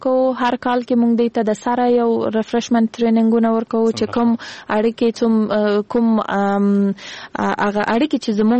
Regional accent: Kandahar, Afghanistan; زه خپل د کندهار د ولایت یم

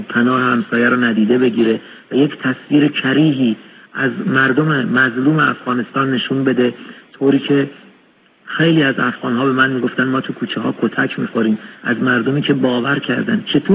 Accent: Iran; این برای من به شخص شرم‌آوره به عنوان یک ایرانی

